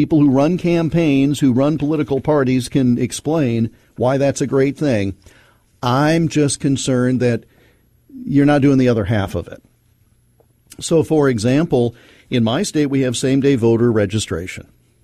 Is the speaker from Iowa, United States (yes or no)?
yes; Iowa, United States; It's happening in my home state of Iowa